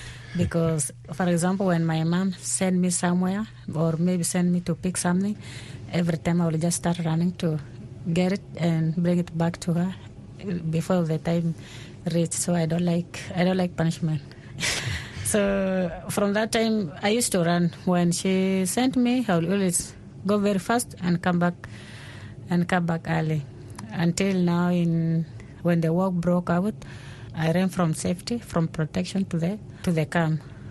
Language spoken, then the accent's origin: English; Turkana County, Kenya; also born or lived in South Sudan; I come from South Sudan, but I stay in Kenya. I have been in Kenya most of my life. I think I grew up there as a refugee in Kakuma refugee camp, which is in Kenya. And I left South Sudan in 2002.